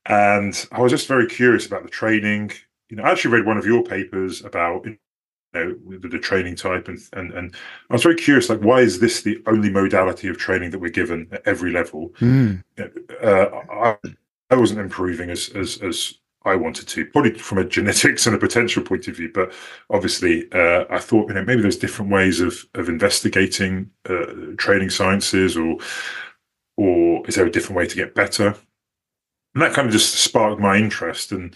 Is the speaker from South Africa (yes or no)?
no; Cambridge, East of England, United Kingdom; also born or lived in Loughborough / Manchester; And then we moved to Manchester and then Cambridge, that's what I consider my hometown.